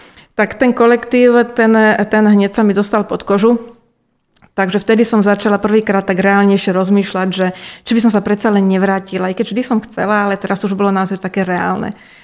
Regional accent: Šurany, Nitra Region, Slovakia; Áno, Šurany.

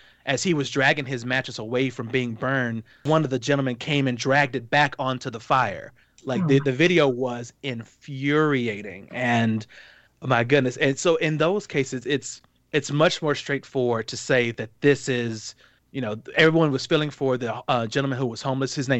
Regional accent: Dallas, Texas, United States; So I grew up just outside of Dallas.

